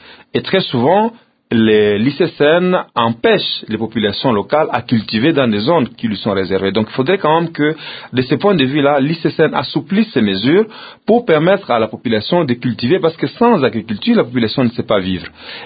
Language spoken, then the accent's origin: French; Rumangabo, North Kivu, DR Congo; moi je suis originaire de Rumangabo